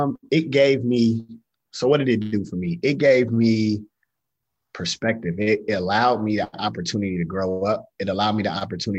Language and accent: English; California, United States; So I'm from the Bay Area. I tried to get into Berkeley and didn't.